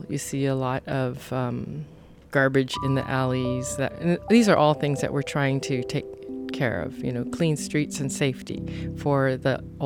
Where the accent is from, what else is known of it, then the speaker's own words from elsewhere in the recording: Hawaii, United States; I'm from Hawaii, my husband's from Minnesota, so we say that we are united in spam.